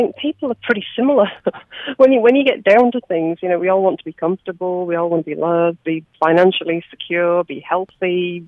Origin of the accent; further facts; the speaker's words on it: England, United Kingdom; now in Australia; growing up in England and living over here in Australia now, so different.